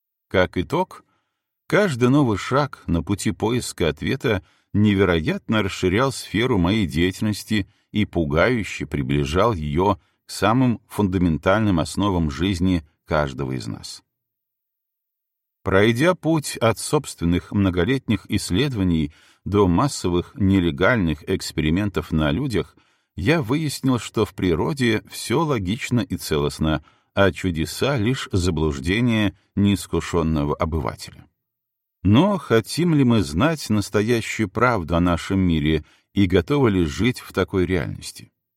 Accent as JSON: {"language": "Russian", "town": "Novosibirsk", "region": "Novosibirsk Oblast", "country": "Russia", "tie": "born there", "said": "Я родился в Новосибирском академгородке, научном сердце Сибири."}